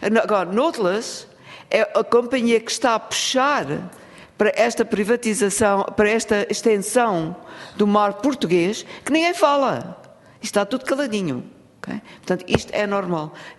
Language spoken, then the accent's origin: Portuguese; South Africa; Eu venho da África do Sul, portanto, sanctions, reverse engineering.